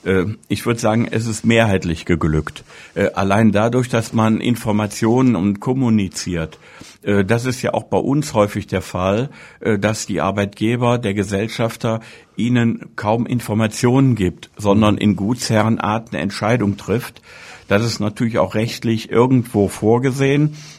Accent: North Rhine-Westphalia, Germany; ich komme aus dem Ruhrgebiet

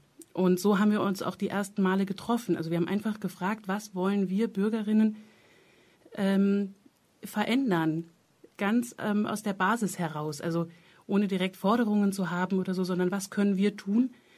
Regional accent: Hesse, Germany; Also ich komme aus Hessen und bin mehrfach umgezogen

